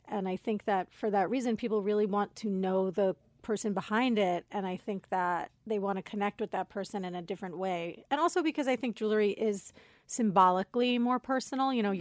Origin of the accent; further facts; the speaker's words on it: Coral Springs, Florida, United States; also born or lived in Queens / Brooklyn; My family lived in Brooklyn, and for whatever reason, my mom went into labor in Queens, and I was born in Queens. And we lived in Brooklyn for 2 years, and then we moved to Florida.